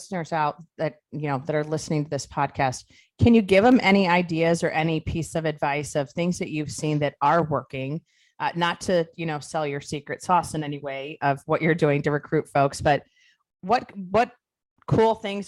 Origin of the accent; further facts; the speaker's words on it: Ohio, United States; I'm from Ohio, but we spent our summers in Pennsylvania.